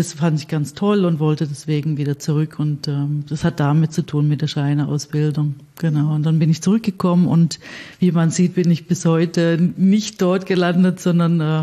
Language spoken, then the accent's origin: German; Stuttgart, Baden-Württemberg, Germany; Ich bin in Stuttgart aufgewachsen bzw. geboren.